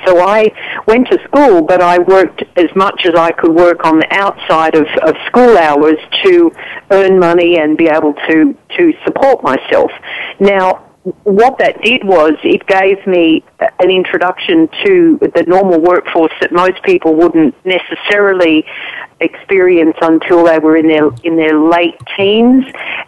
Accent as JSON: {"language": "English", "town": "Sydney", "region": "New South Wales", "country": "Australia", "said": "I was born in Sydney and I lived in Austin, Texas in 81, 82. And when I was living here, I had quite a strong southern accent. But yes, I'm from Australia and that's my citizenship at the moment."}